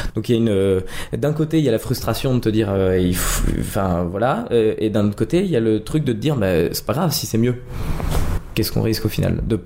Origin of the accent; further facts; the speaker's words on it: Nancy, Grand Est, France; born there; now in Paris, France; Je suis né à Nancy, en Lorraine.